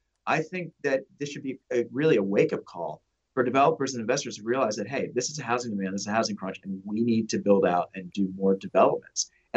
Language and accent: English; West Hartford, Connecticut, United States; my hometown of West Hartford, where I grew up, you're seeing bidding wars now